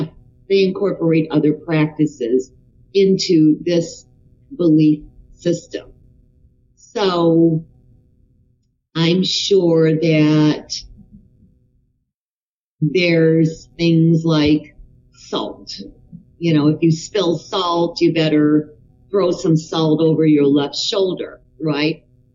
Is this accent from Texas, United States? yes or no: no; Detroit, Michigan, United States; I know you do too, because I'm from Detroit, so we used to always go to Windsor